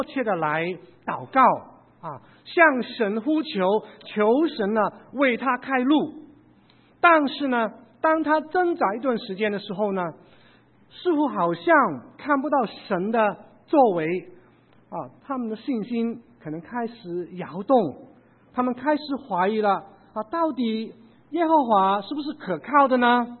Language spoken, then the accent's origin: Chinese; Hong Kong; now in United States; 也知道我在啊过去是来自香港的。我还记得在1973年呢，我父母一家六口，我们从香港移民到美国来追求这个美国梦。